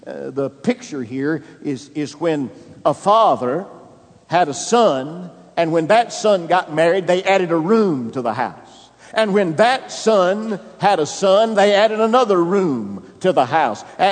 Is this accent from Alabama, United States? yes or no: yes; Alabama, United States; Now, where I grew up in Alabama, you didn't add rooms, you added a trailer.